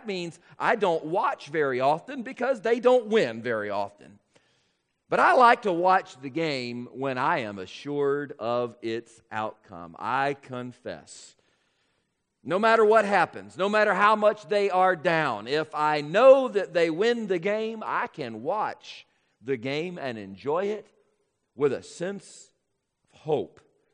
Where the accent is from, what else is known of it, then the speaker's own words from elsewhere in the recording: Jacksonville, Florida, United States; born there; Many of you know I was born in Jacksonville, Florida, and as a result, I am a big Jaguars fan.